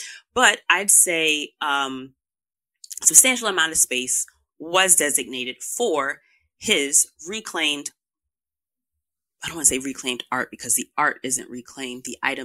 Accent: New York City, New York, United States; I am a New Yorker and I felt like … did the 1-2 for her home region, being a country girl. I'm not a country girl, but I am a city girl.

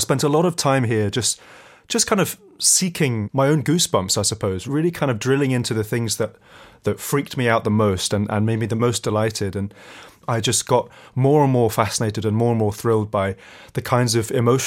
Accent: London, United Kingdom; I'm from North London.

